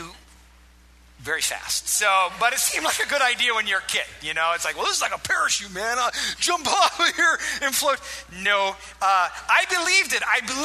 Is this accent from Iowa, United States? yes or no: yes; Iowa, United States; I grew up in Iowa on a farm, and there's not a lot to do, so you got to make your own entertainment.